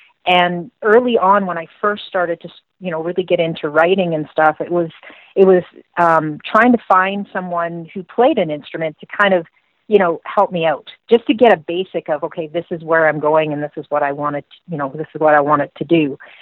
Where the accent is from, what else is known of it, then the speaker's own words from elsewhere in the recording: Nova Scotia, Canada; born there; I was born in Nova Scotia, so, you know, East Coast through and through.